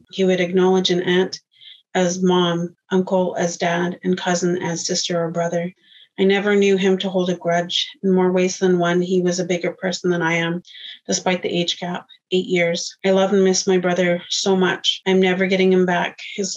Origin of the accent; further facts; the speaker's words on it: British Columbia, Canada; I am from the Tlaokwit First Nation. I'm a descendant of residential school survivors. My parents attended the Christie Residential School located on Mears Island near Tofino, BC.